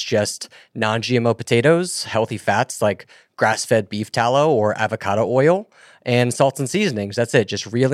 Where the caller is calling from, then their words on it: Washington, District of Columbia, United States; I'm calling in from Washington, D.C.